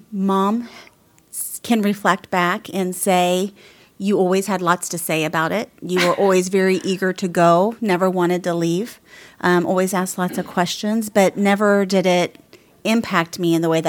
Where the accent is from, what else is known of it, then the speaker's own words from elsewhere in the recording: Kokomo, Indiana, United States; Yeah. So I grew up in Kokomo, small town.